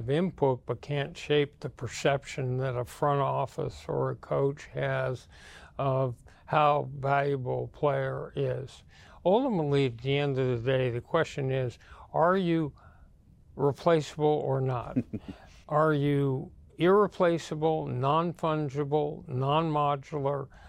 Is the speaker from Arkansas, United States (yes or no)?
no; Fresno, California, United States; And I come from Fresno, California. I'd like to be closer to my family.